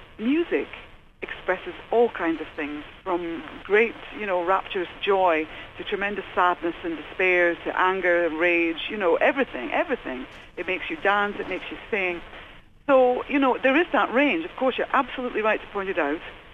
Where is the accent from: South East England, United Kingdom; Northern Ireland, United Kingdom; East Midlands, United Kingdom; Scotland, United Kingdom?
Scotland, United Kingdom; I'm an envoy for my country, where I come from Scotland